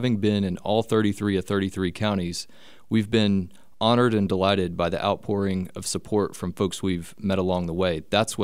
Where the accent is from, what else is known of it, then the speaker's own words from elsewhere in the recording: Hot Springs, Arkansas, United States; that's about three quarters of the population of my hometown, Hot Springs, who are looking for work and can't find it.